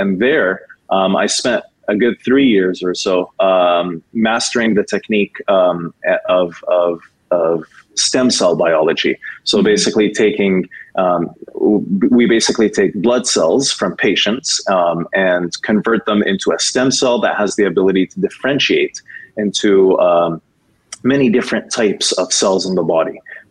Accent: Vancouver, British Columbia, Canada; I was raised in Vancouver, Canada, where I received my education.

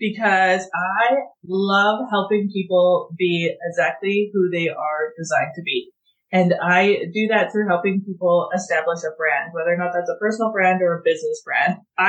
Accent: Canada; accent: Canadian; I am in Alberta, Canada. If you can't tell, we're Canadian accents a little different.

